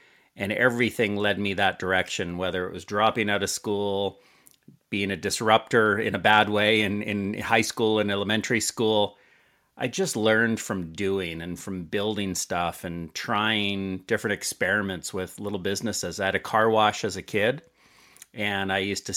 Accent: San Francisco, California, United States; now in Vancouver, Canada; I lived in San Francisco. I'm in Vancouver today. I'm a Canadian, but I was born and raised for the early years in San Francisco

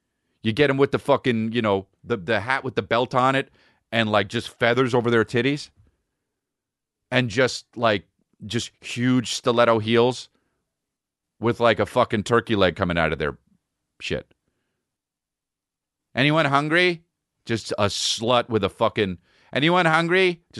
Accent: United States; I don't want to do this because it sucks, but I'm American.

